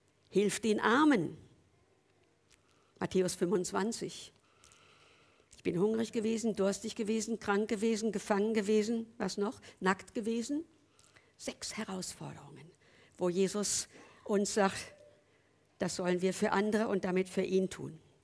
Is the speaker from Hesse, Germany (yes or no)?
yes; Berndorf, Hesse, Germany; In meinem Heimatdorf in Berndorf, 1000 Einwohner, also in Nordhessen